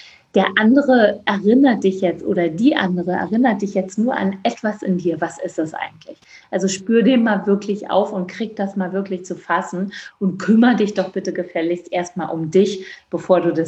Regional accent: East Germany, Germany; Ich komme ja aus dem Osten.

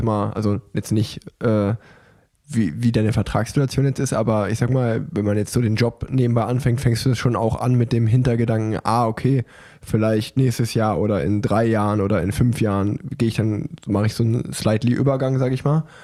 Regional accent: Hanover, Lower Saxony, Germany; Ich komme aus Hannover.

